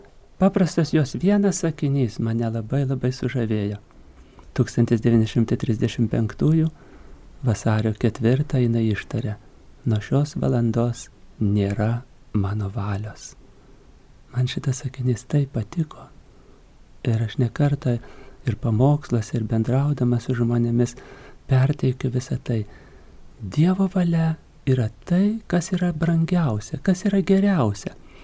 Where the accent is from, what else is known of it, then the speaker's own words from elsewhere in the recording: Kaunas, Kaunas County, Lithuania; kadangi aš esu kaunietė, Šančiuose, gimęs ir užaugęs prie Žilojo Nemuno